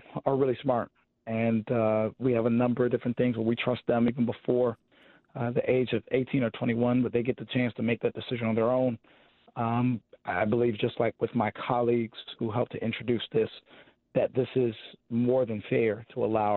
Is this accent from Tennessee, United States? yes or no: no; Wisconsin, United States; because we both have Jamaican immigrant parents. And he was, he grew up in New York. I grew up in Wisconsin.